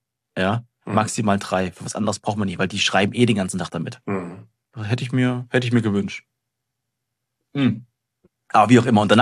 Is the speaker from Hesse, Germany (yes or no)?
no; Potsdam, Brandenburg, Germany; jetzt kommst du hier selber nicht mehr als Potsdamer in die Berliner Läden rein